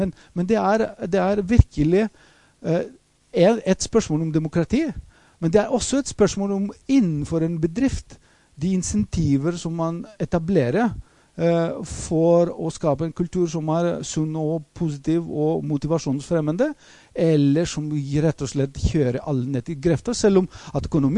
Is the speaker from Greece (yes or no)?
yes; Greece; Norwegian is a second language; now in Norway; Jeg har jobbet stort sett hele mitt liv i Norge, har vært her i 30 år, men jeg er fra Hellas også, jeg er greker.